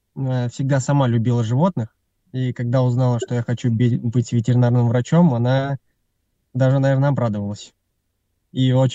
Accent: Sterlitamak, Bashkortostan, Russia; Да, да. В городе Стерлитамак.

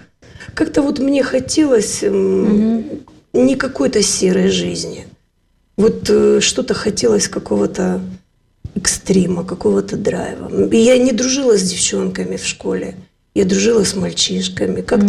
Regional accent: Krasnoyarsk, Krasnoyarsk Krai, Russia; born there; Родилась в 70-м году, мама работала, я в Красноярске родилась, город Красноярск, она работала на заводе «Красмаш», папа тоже на этом же заводе. Мы жили в каком-то бараке до 3 лет, где не было вообще воды и всего.

